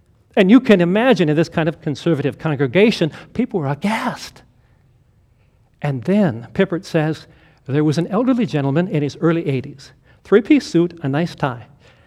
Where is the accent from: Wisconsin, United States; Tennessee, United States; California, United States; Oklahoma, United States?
Wisconsin, United States; New Richmond; When I grew up in New Richmond, Wisconsin, at First Lutheran Church, there was an older couple named George and Maida Gregerson.